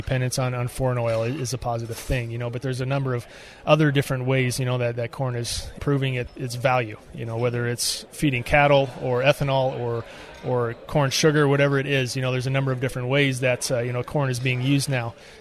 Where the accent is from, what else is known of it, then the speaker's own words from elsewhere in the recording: Shelby, Nebraska, United States; Yeah, I grew up in Shelby, Nebraska, which is a very farm-based community.